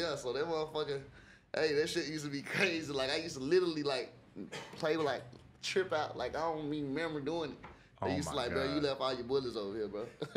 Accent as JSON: {"language": "English", "town": "Atlanta", "region": "Georgia", "country": "United States", "tie": "born or raised there", "said": "I came from East Atlanta, Zone 6, Lila Valley. I was right there in the cut, in apartments, all the way to Glenwood Road."}